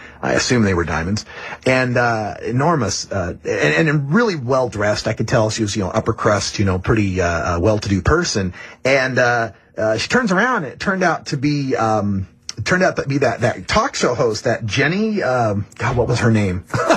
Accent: Idaho, United States; I grew up in Idaho. You know, I didn't have a whole lot of chance to meet a whole bunch of celebrities in Idaho.

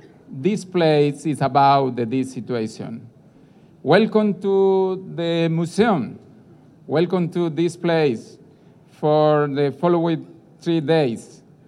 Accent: Colombia; English is a second language; I come from Colombia.

